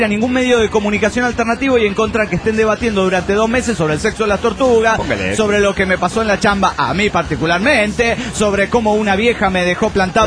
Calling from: San Luis, Argentina; de San Luis, República Argentina.

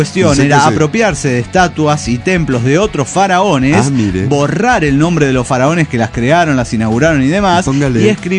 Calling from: Chalco, State of Mexico, Mexico; de Chalco, México.

